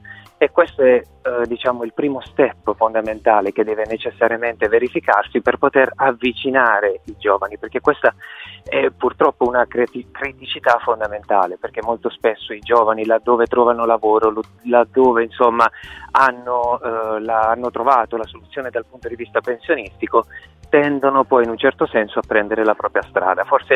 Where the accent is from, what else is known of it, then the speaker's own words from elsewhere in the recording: Barletta, Apulia, Italy; sono di Barletta, della provincia Bat della regione Puglia. Ho 42 anni